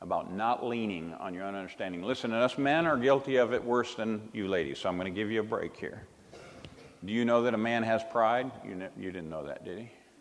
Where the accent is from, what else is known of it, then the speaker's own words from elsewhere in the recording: Minnesota, United States; I'm from the north. I'm a Yankee, right? I was from Minnesota. We didn't have airboats